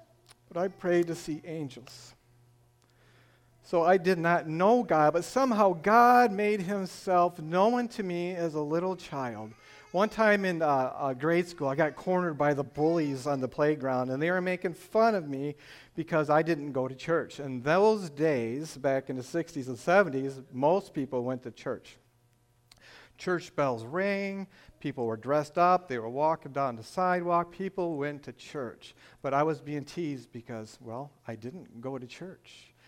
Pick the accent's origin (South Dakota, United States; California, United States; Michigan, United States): Michigan, United States; accent: northern; If you haven't guessed from my northern accent, I am from Michigan. So, but I've learned to adapt.